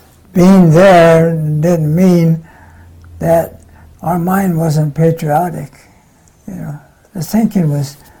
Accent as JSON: {"language": "English", "town": "Pacific City", "region": "Washington", "country": "United States", "tie": "born there", "said": "Born in Pacific City, Washington."}